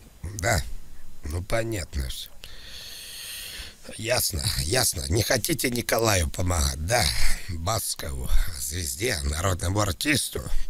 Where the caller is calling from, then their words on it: Moscow, Russia; Я из Москвы вам звоню вообще-то.